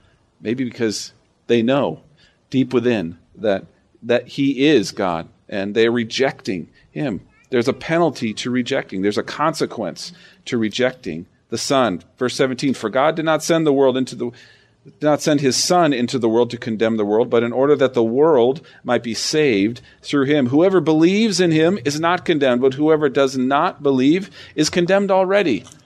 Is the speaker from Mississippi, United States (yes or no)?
no; Rockford, Illinois, United States; I grew up in Rockford, so I'm a loyal Bears fan.